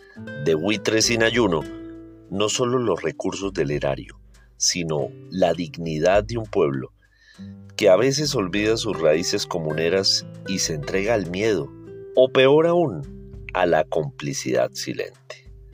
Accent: Santander, Colombia; Pero somos finalmente orgullosos santandereanos.

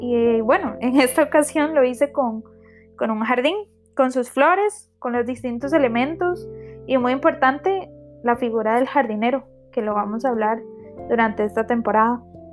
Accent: Costa Rica; Tengo 24 años, soy de Costa Rica. Me encanta el país en el que vivo.

